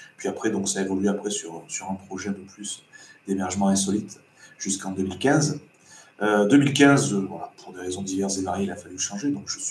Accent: Carpentras, Provence-Alpes-Côte d'Azur, France; J'ai grandi à Carpentras. Hop, je suis revenu à Carpentras

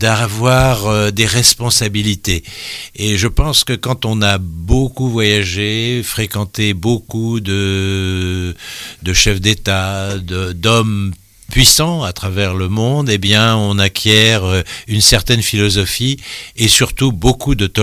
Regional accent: Pays de la Loire, France; also born or lived in La Baule; Moi, j'aime la France. Hein. Je suis français. J'aime la Baule parce que j'y ai vécu 75 ans.

